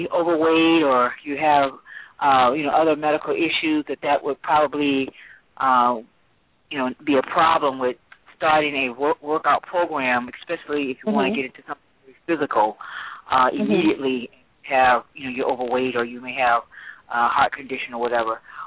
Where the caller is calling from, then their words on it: Atlanta, Georgia, United States; I'm from Atlanta, and I'm calling about the exercise program you were speaking on.